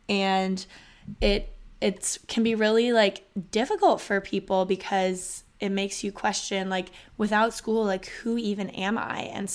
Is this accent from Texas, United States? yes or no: yes; Austin, Texas, United States; I'm from Austin, Texas. That's where this college is based, obviously, UT Austin.